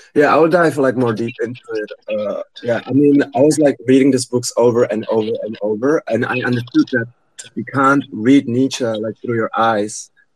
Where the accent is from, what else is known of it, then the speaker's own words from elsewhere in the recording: Germany; also born or lived in Eastern Europe; I'm Vietnamese. I was born in Germany, but I grew up in Eastern Europe.